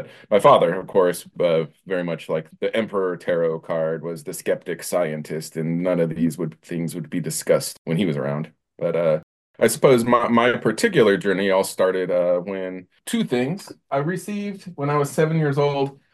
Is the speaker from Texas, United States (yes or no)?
yes; Dallas, Texas, United States; moved away as an adult; also born or lived in Japan / England / Belize / Austin, United States; So, I'm from Texas. Grew up in the Dallas area. I moved to Japan, moved to England for a while, worked in Belize, eventually landed in Austin, Texas for the last 18 years.